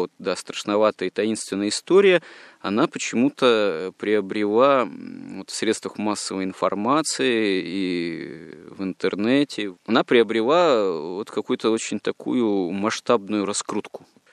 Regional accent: Yekaterinburg, Sverdlovsk Oblast, Russia; я сам родом из Свердловска бывшего, да, ныне Екатеринбурга.

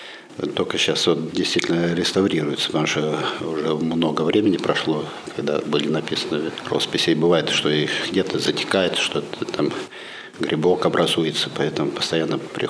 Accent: Volgograd, Volgograd Oblast, Russia; born there; also born or lived in Lithuania / Ulan-Ude, Russia; Не, я вообще родился в Волгограде.

